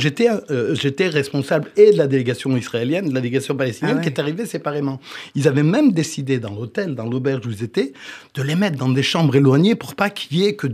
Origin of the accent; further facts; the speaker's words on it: France; vu que nous sommes français d'origine